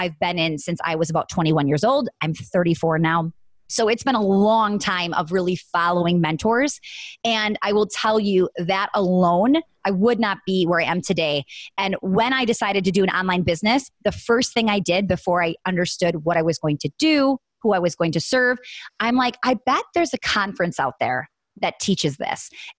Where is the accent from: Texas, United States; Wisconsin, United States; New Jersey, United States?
Wisconsin, United States; I'm from Wisconsin. This event was in New York.